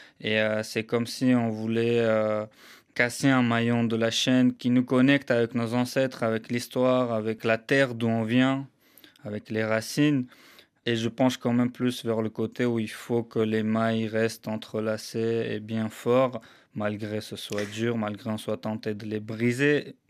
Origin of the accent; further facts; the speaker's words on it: Moscow, Russia; Effectivement, moi j'ai grandi en Russie, à Moscou, pendant une dizaine d'années.